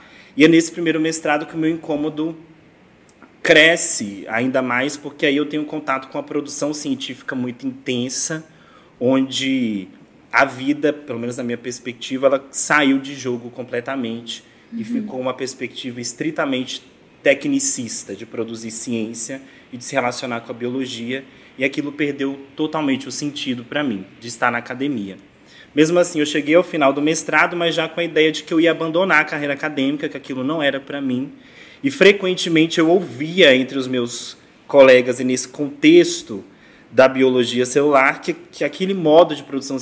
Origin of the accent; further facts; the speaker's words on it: Minas Gerais, Brazil; also born or lived in São Paulo; de duas famílias rurais do norte de Minas, eu fui parido em São Paulo, só que eu nasci no Gerais, eu nasci no norte de Minas